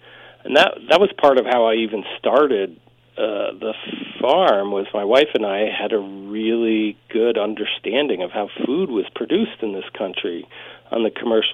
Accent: Connecticut, United States; In Western Connecticut.

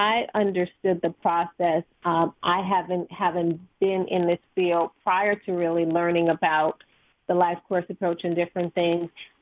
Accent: New York, United States; is being a New Yorker and being aware of 9/11

